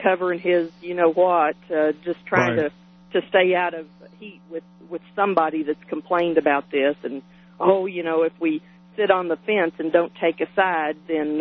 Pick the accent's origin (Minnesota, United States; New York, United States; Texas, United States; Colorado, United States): Texas, United States; Dallas; I'm familiar with that. I'm from Texas.